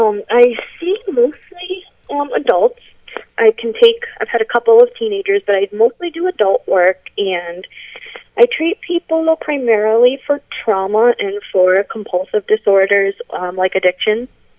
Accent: Boston, Massachusetts, United States; South Boston Collaborative, where I got a lot of my training, which is a substance abuse clinic in my hometown.

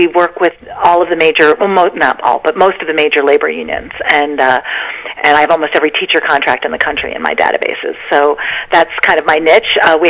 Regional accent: Ohio, United States; moved away as an adult; now in Gloucester, United States; I'm originally from Ohio. I grew up on a farm in Ohio and moved to Boston to go to Harvard for my undergrad and then went to Boston College Law School.

